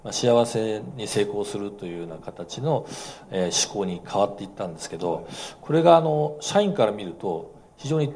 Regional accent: Fukuoka, Japan; 福岡から来ました

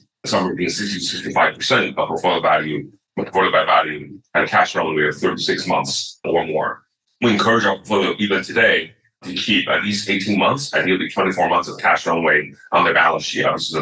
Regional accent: Taiwan; now in California, United States; I remember that's when I moved to California from Taiwan in 1983

